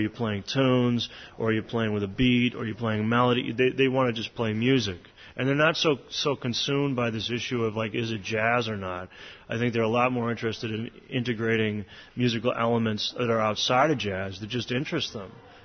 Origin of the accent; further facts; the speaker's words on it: United States; it's probably in despite of the fact that I'm American.